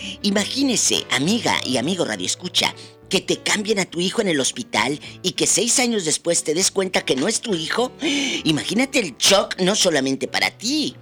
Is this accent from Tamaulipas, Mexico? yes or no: yes; Matamoros, Tamaulipas, Mexico; pasó hace tiempo en Matamoros, Tamaulipas, mi tierra